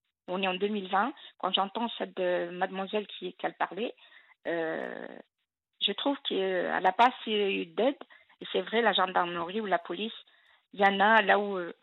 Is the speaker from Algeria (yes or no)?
yes; Algeria; now in France; je suis algérienne.